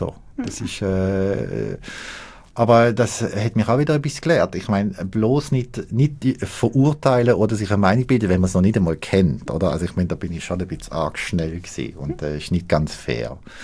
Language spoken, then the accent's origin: German; Germany; now in Biel, Switzerland; Ich komme aus Deutschland.